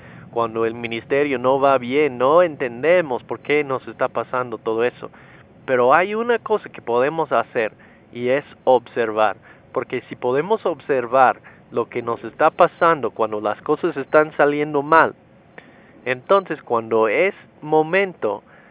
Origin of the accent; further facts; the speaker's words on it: United States; Spanish is a second language; now in Mexico City, Mexico; siendo gringo, en la Ciudad de México no te va a sorprender que me pierdo mucho